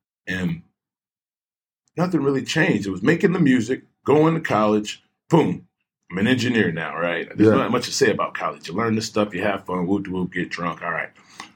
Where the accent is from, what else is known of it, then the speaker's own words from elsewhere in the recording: Chicago, Illinois, United States; Growing up, you know, I love … because I was from Chicago.